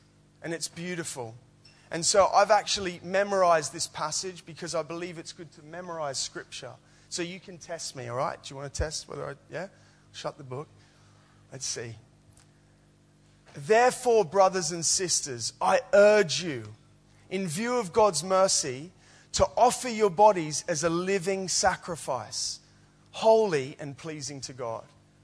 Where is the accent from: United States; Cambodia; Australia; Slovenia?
Australia; moved away as an adult; if you noticed a little twang in my accent, I'm from Australia. And I came here when I was 18 to pursue a football career.